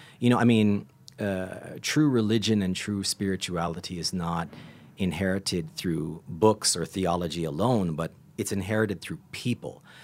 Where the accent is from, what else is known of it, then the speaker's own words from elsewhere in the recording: Canada; And as a Canadian, we have some very similar, you know, social dynamics